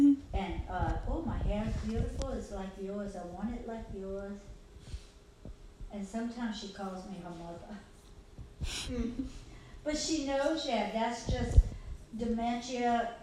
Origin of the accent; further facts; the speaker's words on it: Belrose, Louisiana, United States; also born or lived in Pankaville, Louisiana; I was born in Pankaville, Louisiana, at a little hospital called St. Elizabeth's. And I grew up on a plantation, and the name of it was Sweet Home Plantation. That was in Belrose, Louisiana.